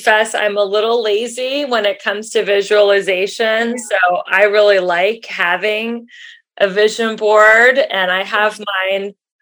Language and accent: English; Cincinnati, Ohio, United States; I grew up in Cincinnati, Ohio, and I was just there last week, and there were deer and bunnies.